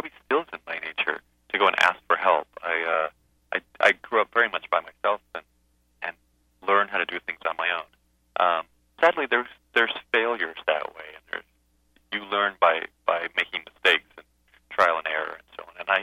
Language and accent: English; Seattle, Washington, United States; born there; I was born in Seattle, and I'd never been here.